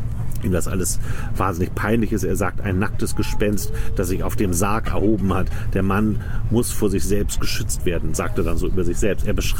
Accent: France; German is a second language; Ich bin Franzose. Ich habe mir meinen Akzent abtrainiert.

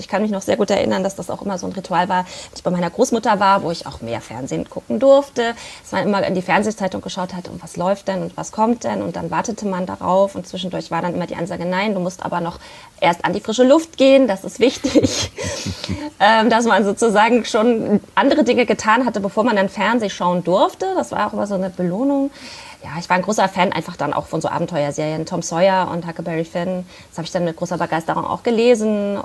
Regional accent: Germany; Ich bin aufgewachsen in der DDR, bis ich 9 Jahre alt war. Und dann haben meine Eltern beschlossen, die DDR zu verlassen. Wir sind dann ganz regulär aus der DDR ausgereist. Das war Mitte der 80er, 1983, genau.

